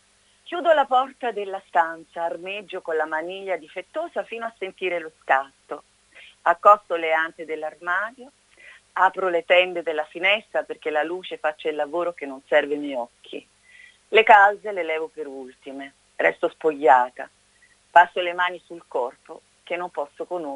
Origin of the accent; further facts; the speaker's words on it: Naples, Campania, Italy; Napoli è la mia terra.